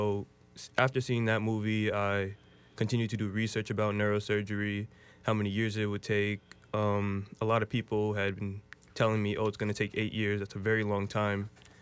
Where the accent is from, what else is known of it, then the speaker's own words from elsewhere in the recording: Jamaica, Queens, New York, United States; also born or lived in Baltimore, United States; I grew up in, for the most part, Jamaica, Queens, other than this little gap in my life between first and fifth grade where I lived in Baltimore, Maryland.